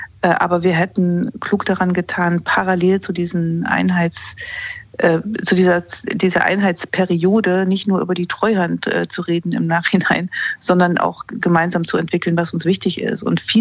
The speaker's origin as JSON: {"language": "German", "region": "East Germany", "country": "Germany", "tie": "born or raised there", "said": "Ich bin ja in der DDR aufgewachsen"}